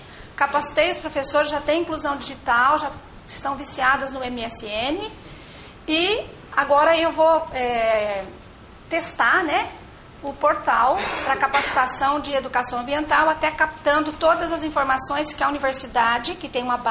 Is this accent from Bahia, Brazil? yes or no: no; Maringá, Paraná, Brazil; Eu, que sou de Maringá